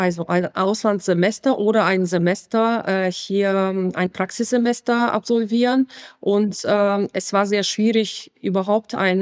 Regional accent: Bulgaria; German is a second language; now in Germany; Ich bin gebürtige Bulgarin und komme aus dem nördlichen Teil des Schwarzen Meeres. Deswegen hatte ich so viele Probleme, mit dem norddeutschen Wetter klarzukommen.

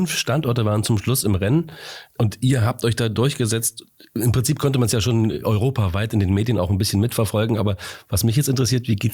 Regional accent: Halle, Saxony-Anhalt, Germany; aber natürlich auch mir als Hallenser und allen anderen Hallensern und Hallenserinnen ganz herzlich gratulieren.

